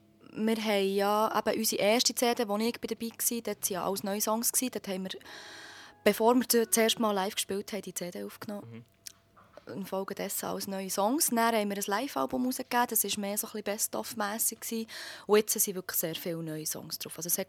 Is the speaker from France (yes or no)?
no; Bern, Switzerland; als Berner ist das immer so das Hauptziel, dass man mal eins vom Gurten kann spielen kann.